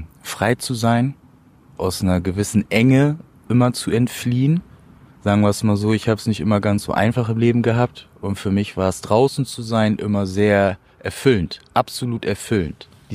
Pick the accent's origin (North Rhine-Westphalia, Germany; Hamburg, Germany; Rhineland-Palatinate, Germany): Hamburg, Germany; now in Bremen, Germany; Also ursprünglich komme ich aus Bremen, wie gesagt. Bin 98, 99 aus Hamburg dahin gezogen. Eigentlich Hamburger Jung so. Dann nach Bremen. Ja, bis jetzt da gewohnt.